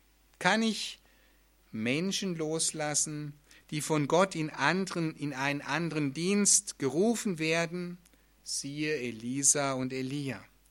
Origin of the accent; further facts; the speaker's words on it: Flörsheim-Dalsheim, Rhineland-Palatinate, Germany; als ich noch damals in meiner Heimatdorf war, in Flörsheim-Dahlsheim.